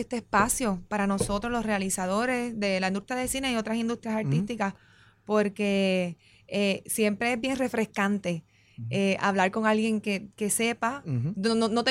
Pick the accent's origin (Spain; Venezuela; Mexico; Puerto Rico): Puerto Rico; Mayagüez; que es mi pueblo.